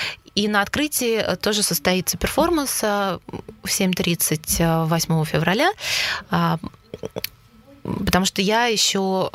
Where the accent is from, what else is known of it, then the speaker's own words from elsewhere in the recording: Moscow, Russia; Да, я из Москвы.